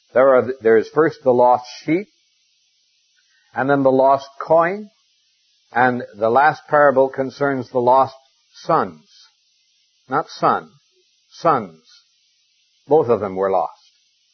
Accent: Montana, United States; myself, I come from Montana. And I know a good deal about sheep, lost and otherwise.

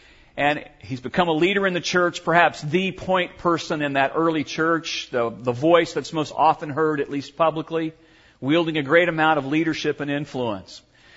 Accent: Atlanta, Georgia, United States; See, I grew up in Georgia.

